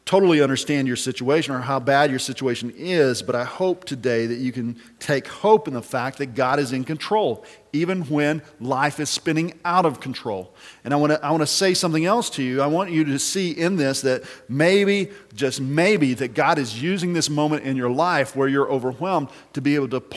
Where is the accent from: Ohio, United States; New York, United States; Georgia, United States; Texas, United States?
Texas, United States; Littlefield; I grew up in Littlefield, so I'm West Texas in my roots, but today I live out north of Dallas